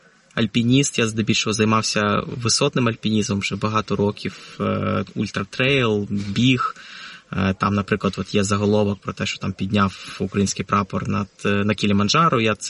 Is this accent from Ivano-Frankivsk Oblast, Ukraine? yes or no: no; Odesa, Odesa Oblast, Ukraine; first language Russian; Ukrainian is a second language; moved away as an adult; от я з дитинства виховувався в Одесі, я був російськомовним одеситом, таким типовим російськомовним одеситом